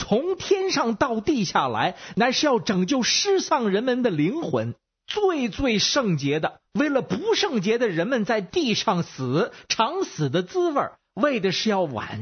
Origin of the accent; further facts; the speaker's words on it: Beijing, China; 我是北京的